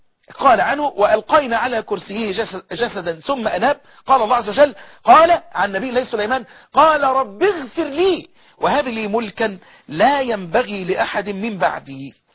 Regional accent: Egypt

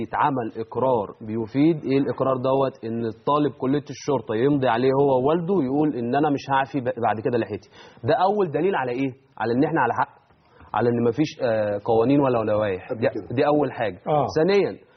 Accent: Egypt

